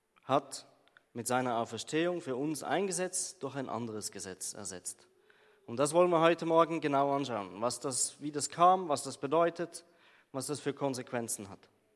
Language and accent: German; Switzerland; wie die meisten von euch wissen, bin ich Schweizer und der Rest hört es dann wahrscheinlich.